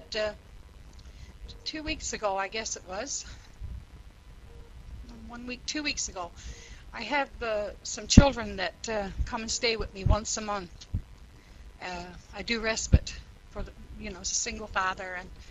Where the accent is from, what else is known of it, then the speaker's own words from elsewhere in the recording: East Coast, United States; And I'm from the East Coast too and I talk really, really fast.